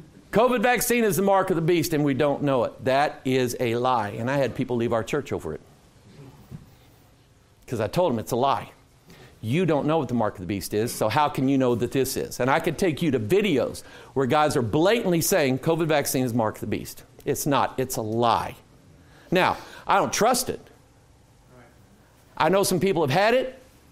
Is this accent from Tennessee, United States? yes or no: no; Pine Bluff, Arkansas, United States; born there; I came from the same dirt you came out of. I was born in Pine Bluff, Arkansas. So don't take me long coming down here to start saying y'all and how y'all doing.